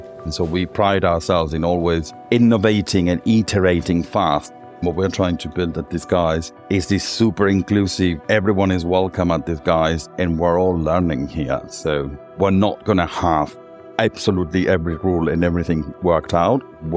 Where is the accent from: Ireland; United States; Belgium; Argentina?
Argentina; I grew up in Argentina. My parents used to run hotels